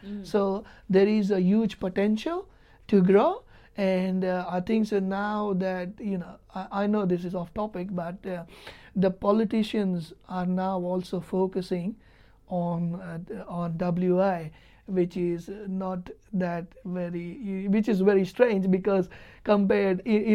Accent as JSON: {"language": "English", "town": "Mumbai", "region": "Maharashtra", "country": "India", "moved": "as an adult", "lives_now": "Perth, Australia", "said": "when I came from Mumbai to Perth"}